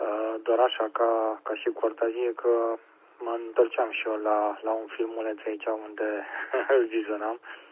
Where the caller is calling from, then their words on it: Bucharest, Romania; QTH București.